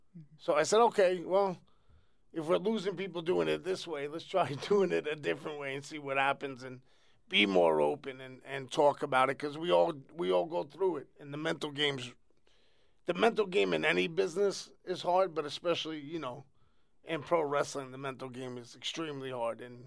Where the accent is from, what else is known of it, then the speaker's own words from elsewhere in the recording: New York, United States; Like, I grew up during that time period and, you know, growing up in New York during that, you know, 90s hip-hop era, like, that was your life, hip-hop.